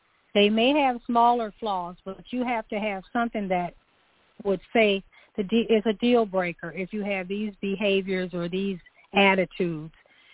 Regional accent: Chicago, Illinois, United States; I was a teenager in the 60s. So I was in Chicago growing up on the South Side after the riots

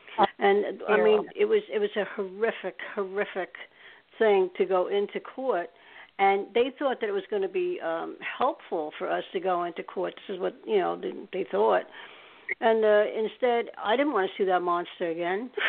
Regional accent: Staten Island, New York, United States; This is in Staten Island, New York. I used to live in New York. I'm from New York.

